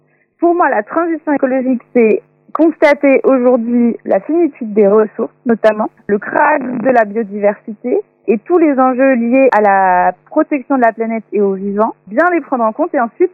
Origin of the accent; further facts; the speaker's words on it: Segré, Pays de la Loire, France; Alors moi, je suis originaire de Segré et j'ai très vite été engagée de manière citoyenne pour ma petite ville